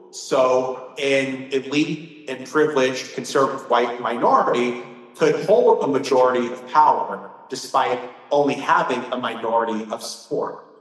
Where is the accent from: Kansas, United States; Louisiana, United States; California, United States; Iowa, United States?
Iowa, United States; I grew up in Iowa. Chicago was the big city, my home away from home